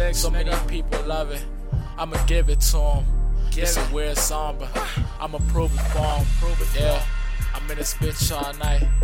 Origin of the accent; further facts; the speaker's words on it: Midwest, United States; I'm a young black male, man. I'm from the Midwest. I'm trying to make support my family, man.